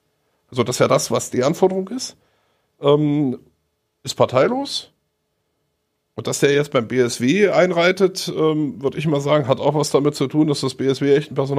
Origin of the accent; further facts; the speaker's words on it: Erfurt, Thuringia, Germany; komme aus Erfurt. Bei mir klingelt auch ein bisschen was.